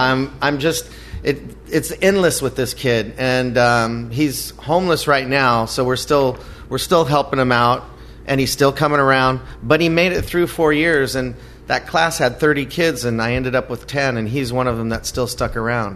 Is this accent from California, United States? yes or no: no; Washington, United States; I'm from Washington State.